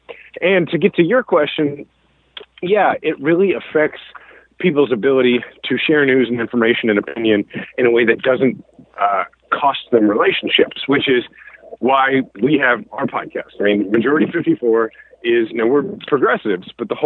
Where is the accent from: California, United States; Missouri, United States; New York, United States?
Missouri, United States; Kansas City; I'm from Kansas City, so it's country music is, you know, I kind of grew up on country.